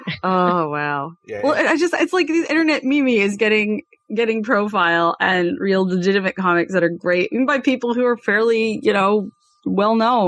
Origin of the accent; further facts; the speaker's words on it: Canada; I wanted to make really clear too that I'm from Canada